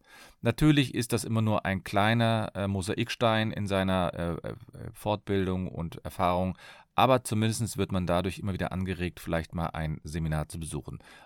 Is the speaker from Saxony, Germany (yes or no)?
no; Cologne, North Rhine-Westphalia, Germany; ich bin Fachanwalt für Familienrecht, ich komme aus Köln